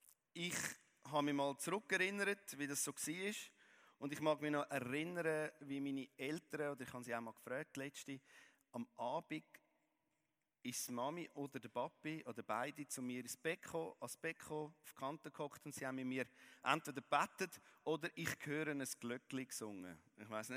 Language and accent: German; Zurich, Switzerland; ich bin eigentlich in Herr Schmettle aufgewachsen, einfach in Zürich, in einem Haus.